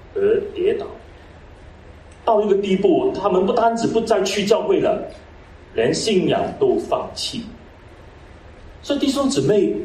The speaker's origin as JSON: {"language": "Chinese", "country": "Hong Kong", "said": "因为我从香港来的，香港的文化跟国内的文化跟台湾的文化不一样"}